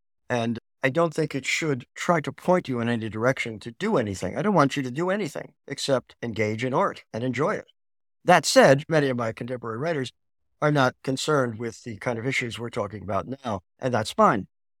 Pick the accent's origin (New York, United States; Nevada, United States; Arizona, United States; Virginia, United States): New York, United States; moved away; I'm a transplant. I grew up in New York, and now I've lived here most of my life.